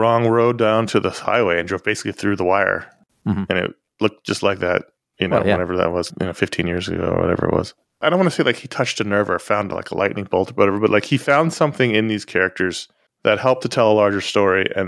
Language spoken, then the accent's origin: English; New York City, New York, United States; I mean, I grew up in New York City in the 80s.